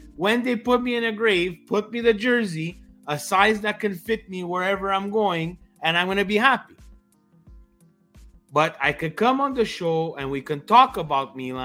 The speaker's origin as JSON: {"language": "English", "town": "Montreal", "region": "Quebec", "country": "Canada", "tie": "born there", "said": "my parents were born in Calabria. I was born in Canada."}